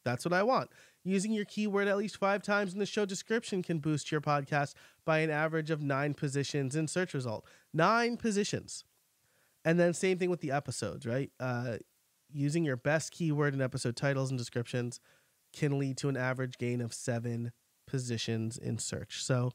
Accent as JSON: {"language": "English", "region": "New York", "country": "United States", "accent": "New York", "said": "throw my New York accent all over that."}